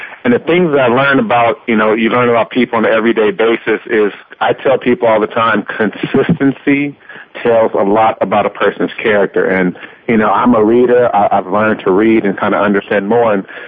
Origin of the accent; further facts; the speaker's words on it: Los Angeles, California, United States; I signed with the LA Lakers right after the draft day, my hometown team